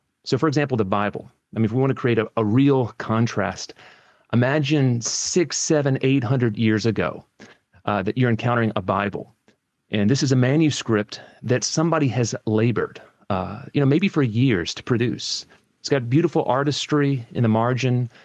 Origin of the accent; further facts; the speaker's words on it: United States; now in Edinburgh, United Kingdom; Well, I'm from the United States, but a lot of my working life has been here in Scotland. I was up in the Highlands working in a free church context, you know, for about 8 years in Kiltarlity.